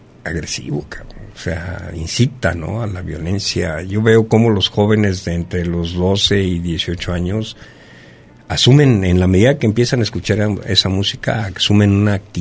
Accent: Mexico; Más que yo soy mexicano.

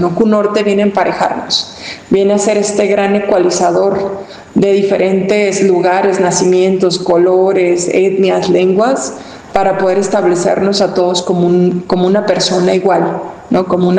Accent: Jalisco, Mexico; en nuestra raíz natal, como jaliscienses, como mexicanos

